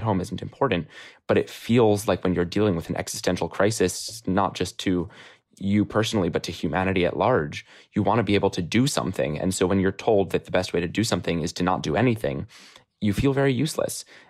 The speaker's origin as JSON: {"language": "English", "town": "New York City", "region": "New York", "country": "United States", "said": "I'm from New York City."}